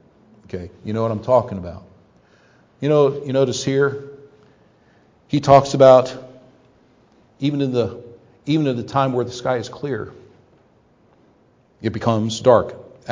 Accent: Ohio, United States; Now, growing up in Ohio, we lived in the part of the state that was just beginning to get a little bit rolling before you come into the mountains of West Virginia.

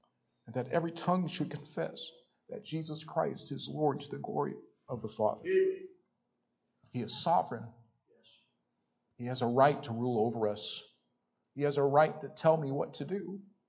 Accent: United States; As American, I don't want an increase to my government.

